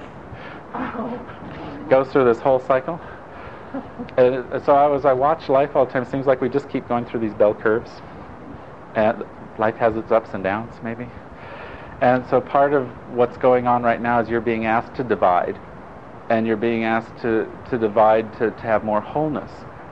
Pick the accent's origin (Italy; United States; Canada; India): Italy; I grew up in Italy, or Europe, and in general, Italy primarily.